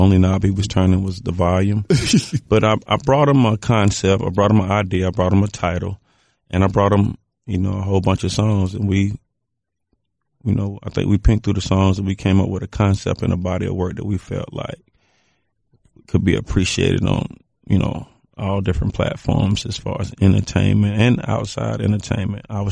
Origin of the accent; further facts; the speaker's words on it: Atlanta, Georgia, United States; and I'm from Atlanta, and I'm obviously a Hawks fan.